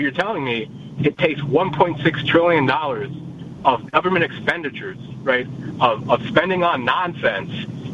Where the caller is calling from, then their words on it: Virginia, United States; Hi, yes, I'm calling in from Virginia, and I'm actually driving back home